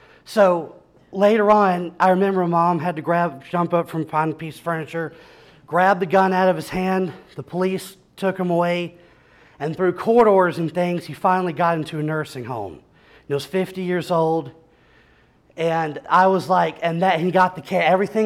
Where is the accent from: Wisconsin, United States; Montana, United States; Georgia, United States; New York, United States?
Georgia, United States; Lawrenceville; As I stated before … I'm from Lawrenceville, Georgia.